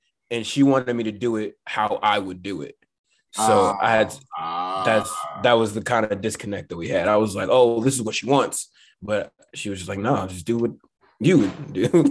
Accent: Houston, Texas, United States; I'm not used to that. I'm from Houston.

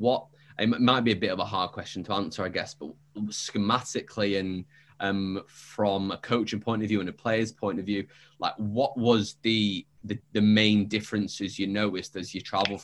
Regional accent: United Kingdom; I'm just British, so I like to talk about it.

